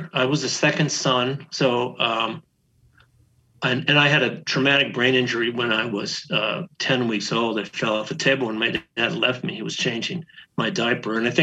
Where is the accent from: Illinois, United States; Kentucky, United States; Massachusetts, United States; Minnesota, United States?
Minnesota, United States; Austin; No, I grew up in Austin, Minnesota. My dad was a barber, but I worked on farms as a kid.